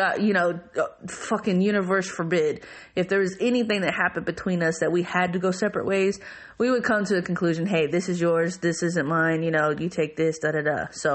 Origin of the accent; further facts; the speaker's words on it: Texas, United States; because that's my state. That's where I'm from. I'm from Texas, like born and raised, y'all.